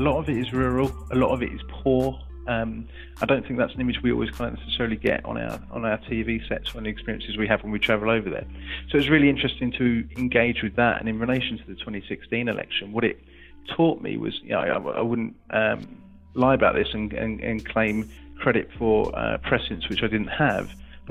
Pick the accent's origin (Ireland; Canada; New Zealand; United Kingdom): United Kingdom; England; you experience as being an Englishman abroad there.